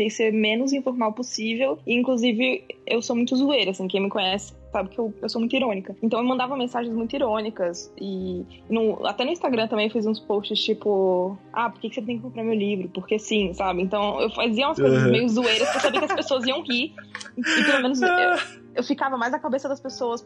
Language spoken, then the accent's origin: Portuguese; Vitória, Espírito Santo, Brazil; eu não sou de São Paulo, eu sou do Espírito Santo. Eu sou de Vitória, eu cresci lá. E é uma cidade muito pequena, então todo mundo se conhece.